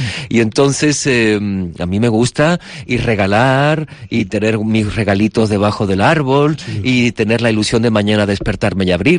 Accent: Seville, Andalusia, Spain; porque tú sabes que yo pasé mi infancia en Sevilla

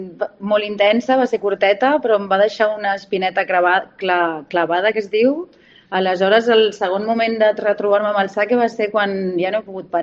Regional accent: Barcelona, Catalonia, Spain; now in Ibiza, Spain; ja sé que sóc de Barcelona, però no, Barcelona era com massa zona de confort, aleshores vam decidir venir cap a Eivissa, i aquí estic fa 2 anys.

